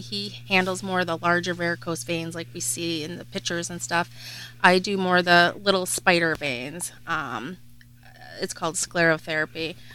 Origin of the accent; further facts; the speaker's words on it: Geneva, New York, United States; I am actually from Geneva, grew up here most of my life. I've lived here.